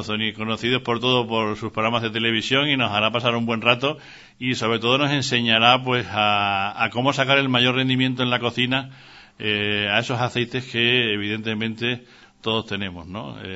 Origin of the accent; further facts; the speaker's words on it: Guareña, Extremadura, Spain; el aceite de Guareña es el mejor, ¿no? Es muy bueno, el aceite de mi pueblo